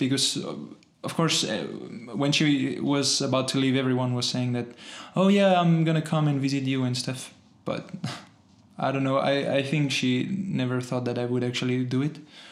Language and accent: English; Saumur, Pays de la Loire, France; moved away as an adult; Yeah, I'm from Saumur in France, in the Pays de la Loire. It's a nice small city. And yeah, I grew up there and yeah, stayed there until I was like 18. And then I moved out.